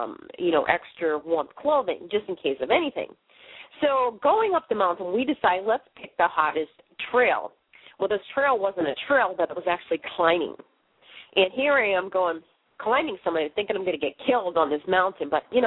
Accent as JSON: {"language": "English", "town": "Boston", "region": "Massachusetts", "country": "United States", "accent": "Boston", "said": "I butcher things because of my Boston accent, and I'm trying to speak professionally as best as I can"}